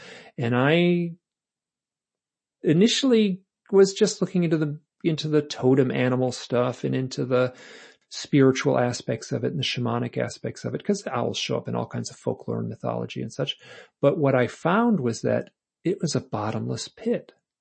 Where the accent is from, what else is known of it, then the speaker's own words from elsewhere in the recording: Michigan, United States; And I'm polite, you know, I'm from Michigan. So I undertell stories.